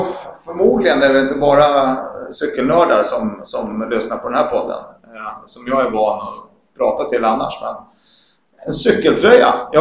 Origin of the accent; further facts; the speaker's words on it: Stockholm, Stockholm County, Sweden; also born or lived in Italy / Tyresö; det till Riksby som ligger nästgårds med Brommaplan kan man säga. Så där växte jag upp mina första 9 år. Och sen flyttade jag till Italien och vi bodde där i 3 år.